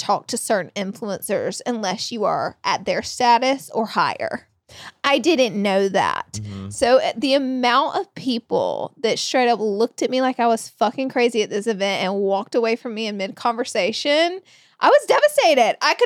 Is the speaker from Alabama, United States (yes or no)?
yes; Alabama, United States; now in Los Angeles, United States; I'm fresh from Alabama, so I'm still ordering beer at events. You don't really do that as much in LA.